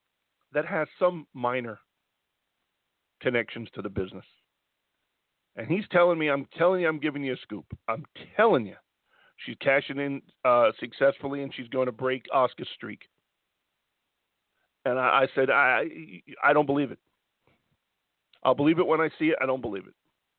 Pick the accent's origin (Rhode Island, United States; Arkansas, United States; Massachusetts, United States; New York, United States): New York, United States; also born or lived in New Jersey; I've told you a million times, I'm from New York and New Jersey.